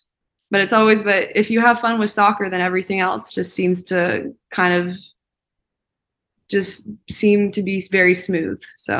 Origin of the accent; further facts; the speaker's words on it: California, United States; I'm from Southern California, which is concrete and palm trees and beaches, which is different.